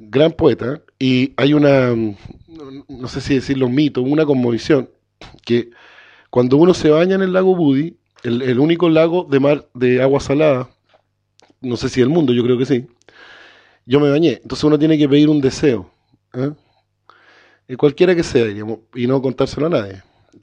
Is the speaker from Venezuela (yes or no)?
no; Villarrica, Araucanía, Chile; moved away; also born or lived in Santiago / Temuco; yo nací en Santiago por error, porque yo soy de Villarrica, en realidad.